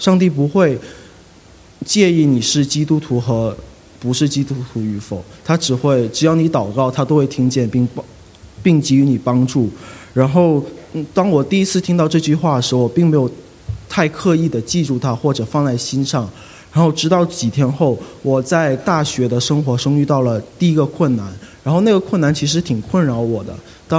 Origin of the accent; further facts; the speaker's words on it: Hong Kong; 然后我是香港人，也从小在香港长大。